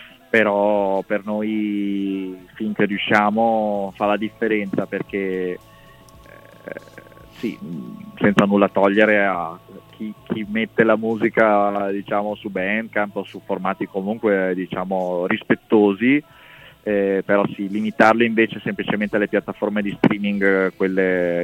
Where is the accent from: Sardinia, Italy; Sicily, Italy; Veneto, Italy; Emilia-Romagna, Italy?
Veneto, Italy; dalle sonorità che provengono dalla mia terra, che è il Veneto.